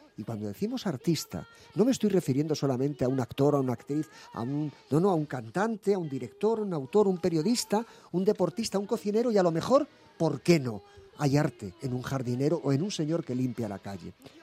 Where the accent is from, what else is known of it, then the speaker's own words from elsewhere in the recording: Spain; Yo me siento español y el francés se siente francés, ¿no?